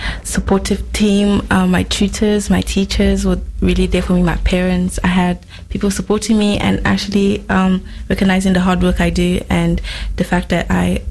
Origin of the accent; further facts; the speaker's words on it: South Africa; moved away; I came all the way from South Africa